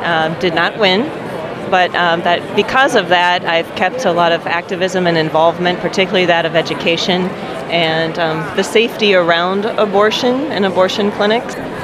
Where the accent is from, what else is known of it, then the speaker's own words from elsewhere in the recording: Golden Valley, Minnesota, United States; I'm from the Golden Valley area. Well, I'm Catholic.